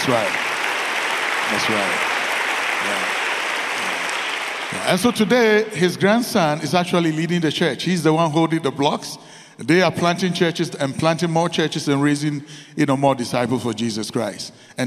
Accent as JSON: {"language": "English", "country": "Ghana", "said": "from Ghana, West Africa. I've been back there with my wife and family serving the Lord among the unreached."}